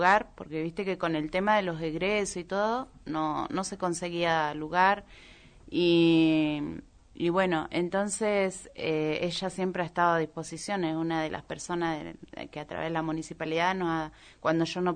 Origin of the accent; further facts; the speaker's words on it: Argentina; Somos argentinos